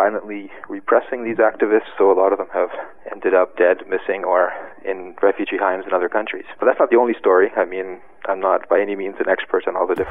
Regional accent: Cameroon; English is a second language; moved away as an adult; normally I come from Cameroon. I asked for political asylum here in 1998

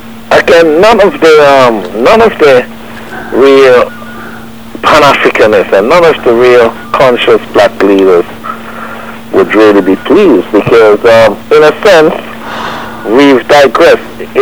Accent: Guyana; born there; I was born in Guyana. So, I mean, I'm a citizen of the world.

